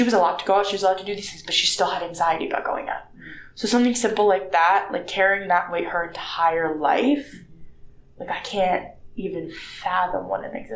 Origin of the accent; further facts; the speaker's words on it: Canada; I grew up in Canada for 20 years. I'm basically, like, for all intents and purposes, I'm Canadian.